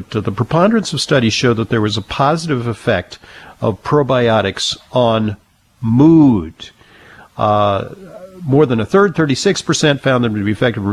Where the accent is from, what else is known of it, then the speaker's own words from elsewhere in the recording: New York City, New York, United States; Especially the ones in my hometown of New York City, right? We're chill.